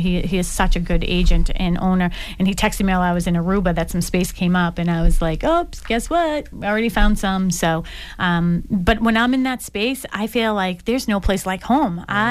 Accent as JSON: {"language": "English", "town": "Dorchester", "region": "Massachusetts", "country": "United States", "said": "Did you not hear Jim say I'm from Dorchester?"}